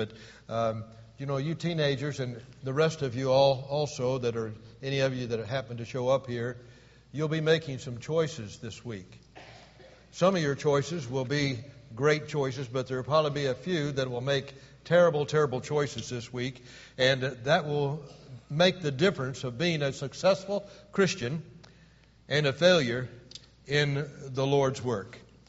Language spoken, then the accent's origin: English; Taylorville, Illinois, United States; born there; I was born in Taylorville, Illinois. You know why? I wanted to be near my mother.